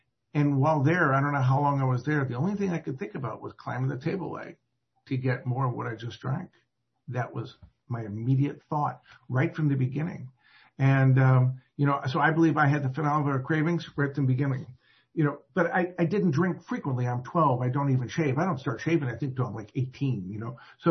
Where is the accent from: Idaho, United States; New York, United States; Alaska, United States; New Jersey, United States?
New York, United States; Syracuse; born there; I do know I was born in 1956 in Syracuse, New York, so I'm a confirmed Yankee. I was born into an athletic Italian-American family